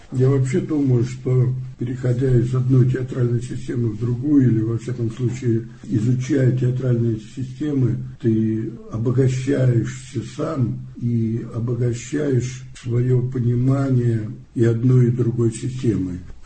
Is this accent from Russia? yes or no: yes; Russia; и я, значит, из России